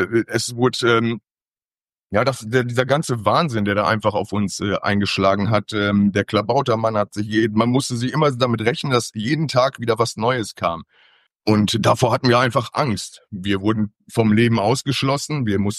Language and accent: German; Lower Saxony, Germany; Ja, ich komme aus dem Bereich Osnabrück, Niedersachsen.